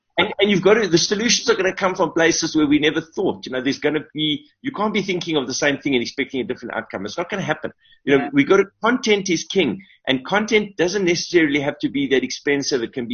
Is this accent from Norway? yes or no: no; South Africa; we as a South African kind of, creative nation